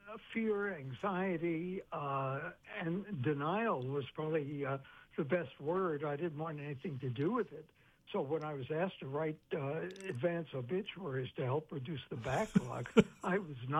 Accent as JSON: {"language": "English", "town": "Brooklyn", "region": "New York", "country": "United States", "tie": "born or raised there", "said": "It's especially important because growing up in Brooklyn, my family culture was to deny death."}